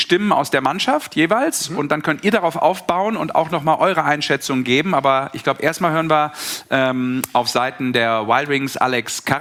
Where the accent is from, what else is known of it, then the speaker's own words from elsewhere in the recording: Rhineland, Germany; Ich als Rheinländer weiß das, glaube ich, da geht nochmal was.